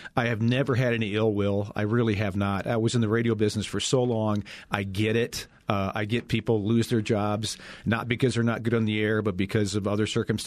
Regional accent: South Dakota, United States; I grew up in South Dakota, big Minnesota Twins fans. We were about 3 hours from the Twin Cities.

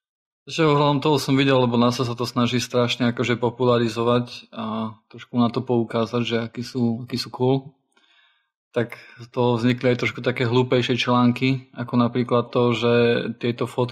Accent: Rožňava, Košice Region, Slovakia; now in Bratislava, Slovakia; ja pochádzam z Rošňavy a bývam v Bratislave

